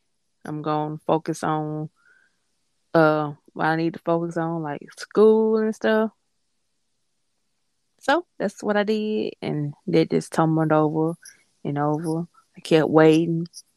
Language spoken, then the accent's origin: English; Mississippi, United States; I'm not from New Orleans. I'm from Mississippi. I just happen sometimes that New Orleans, it comes through when I'm talking.